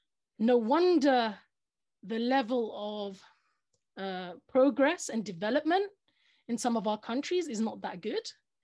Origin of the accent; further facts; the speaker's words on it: United Kingdom; And it's really sad to say it, but growing up in Britain, you're taught about fair play. Growing up in Britain, when you go to an exam